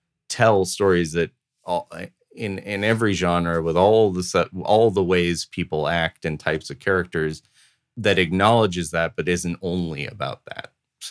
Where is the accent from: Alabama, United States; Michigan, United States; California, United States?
California, United States; Los Angeles; totally tracks 100% from my experience growing up in Los Angeles.